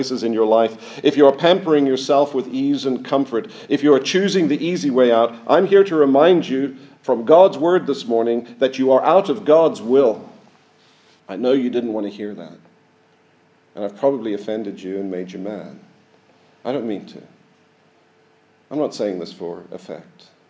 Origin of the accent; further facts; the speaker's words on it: Harare, Zimbabwe; I was born in Zimbabwe in a particular year to a particular mother and father. I was raised in a particular town, Harare. Later, I went to school in Harare.